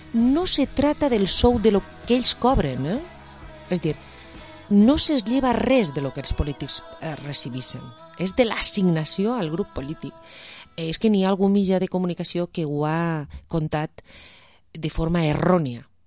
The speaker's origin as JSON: {"language": "Catalan", "town": "Alcossebre", "region": "Valencian Community", "country": "Spain", "said": "jo sóc de la Playa Las Fuentes"}